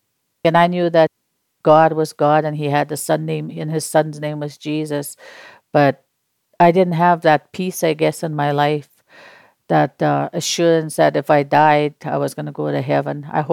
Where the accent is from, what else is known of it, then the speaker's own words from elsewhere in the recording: Swan River, Manitoba, Canada; and my dad came from Pelly, Saskatchewan, and he was Métis. I come from Swan River, Manitoba.